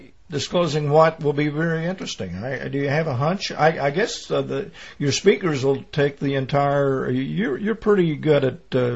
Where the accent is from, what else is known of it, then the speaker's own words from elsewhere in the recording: Oklahoma, United States; really I'm from Oklahoma, I just came here to New Mexico, I came through Texas.